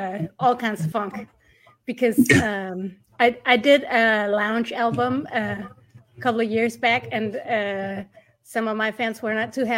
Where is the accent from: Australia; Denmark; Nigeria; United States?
Denmark; English is a second language; I'm from Denmark. There are some issues with the work permits and stuff.